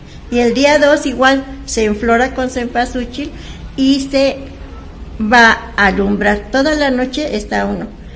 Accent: Mexico; lo que nos da valor e identidad como mexicanos

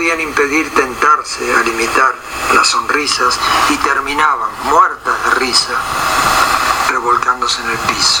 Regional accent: Argentina; tiene que ver con la niñez y con lo pueblerino y tiene que ver con la pampa, porque soy argentino.

